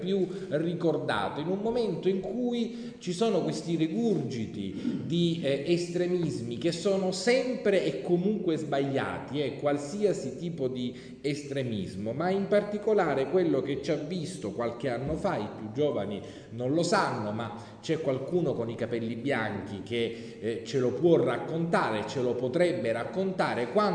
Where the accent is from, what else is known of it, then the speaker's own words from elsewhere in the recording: Sicily, Italy; io sono un siciliano, sono orgogliosamente siciliano